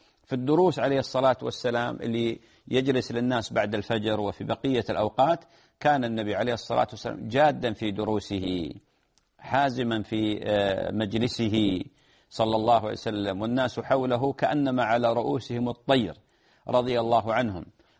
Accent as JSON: {"language": "Arabic", "country": "Saudi Arabia", "said": "تطبيق أبشر عندنا في السعودية"}